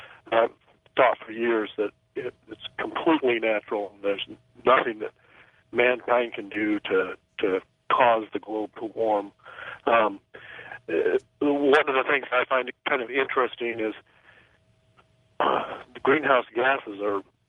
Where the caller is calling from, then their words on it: Medford, Oregon, United States; I'm calling from Medford, Oregon.